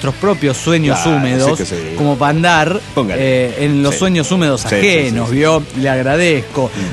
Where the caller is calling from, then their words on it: Lima, Peru; de Lima, Perú.